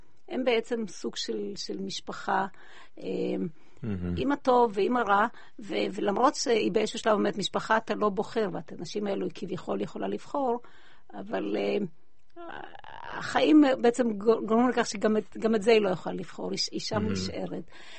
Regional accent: Bat Yam, Tel Aviv District, Israel; אני גדלתי בבת ים, ברמת יוסף

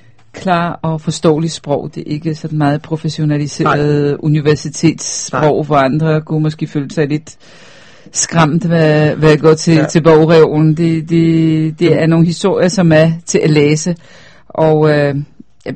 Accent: Poland; now in Denmark; Det er mit indtryk, at man i Danmark mere end der hvor jeg kommer fra i Polen i hvert fald

